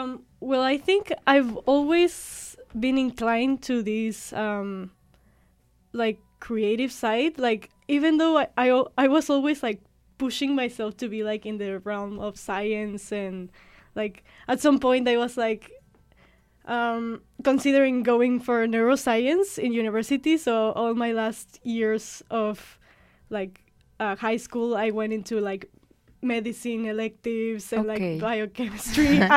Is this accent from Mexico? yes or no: yes; Mexico; Creo que como mexicanos en general somos personas graciosas o hablamos gracioso ya de por sí.